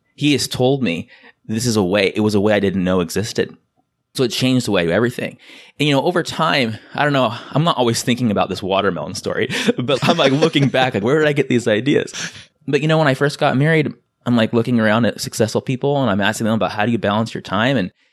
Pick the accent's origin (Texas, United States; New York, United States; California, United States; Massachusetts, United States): California, United States; San Diego; And I'm from San Diego.